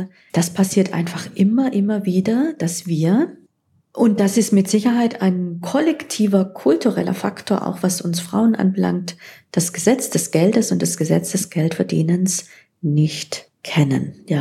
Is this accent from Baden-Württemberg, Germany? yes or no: yes; Baden-Württemberg, Germany; Ich bin ja Schwabe